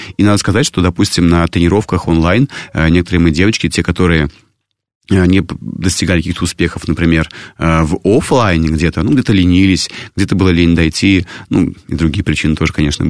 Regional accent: Ulyanovsk, Ulyanovsk Oblast, Russia; now in Moscow, Russia; Я сам приезжий, да, не из Москвы, я приехал из Ульяновска

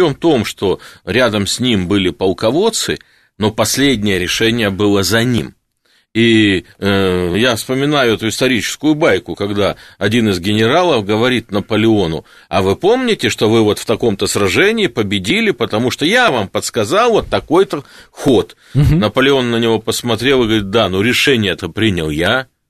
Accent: Siberia, Russia; Я это как сибиряк утверждаю.

